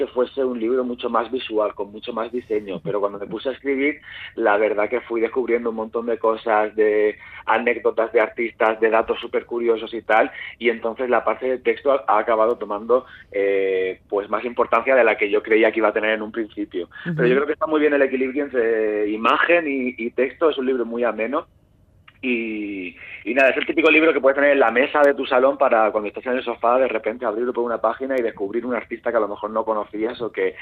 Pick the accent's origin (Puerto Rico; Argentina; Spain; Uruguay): Spain; Murcia, Region of Murcia; A ver, yo soy de Murcia